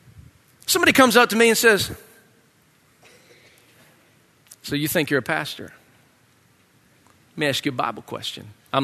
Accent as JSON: {"language": "English", "country": "United States", "said": "I'm an American."}